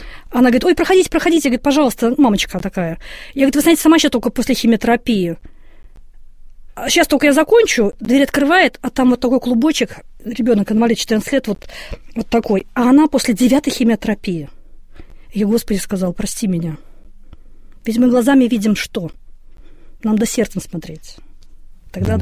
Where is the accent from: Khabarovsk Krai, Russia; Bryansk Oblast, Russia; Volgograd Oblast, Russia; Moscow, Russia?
Moscow, Russia; Вот представьте, я из Москвы.